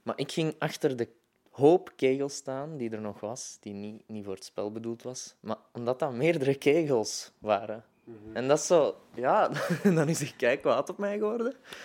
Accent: Mechelen, Antwerp, Belgium; Ik kom van Mechelen, ik ben 22.

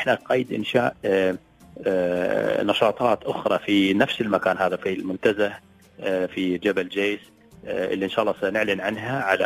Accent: United Arab Emirates; عندنا في الإمارات العديد من الوجهات السياحية

